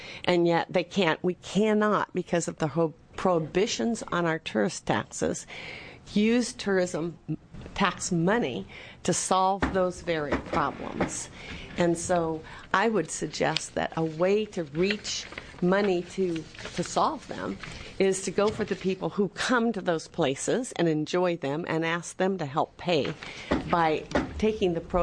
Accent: California, United States; I am from California.

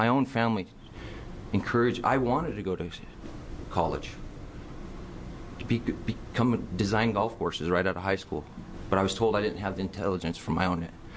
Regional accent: Eugene, Oregon, United States; I'm from Eugene.

